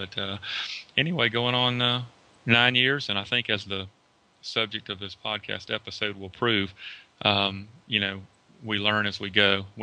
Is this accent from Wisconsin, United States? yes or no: no; Georgia, United States; I am. I'm from Georgia.